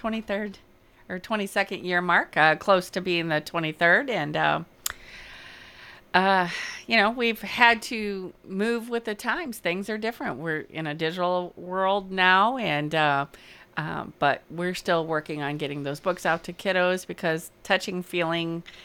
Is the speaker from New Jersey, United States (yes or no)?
no; Chicago, Illinois, United States; Well, we're from Chicago, so how my husband drives anyway.